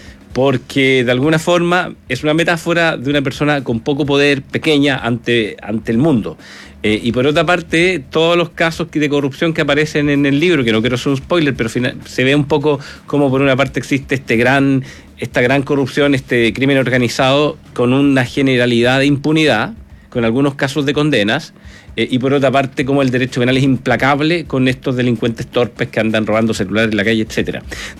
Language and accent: Spanish; Valparaíso, Chile; Sí, yo soy abogado de Valparaíso, estudié en la U de Valpo, de hecho.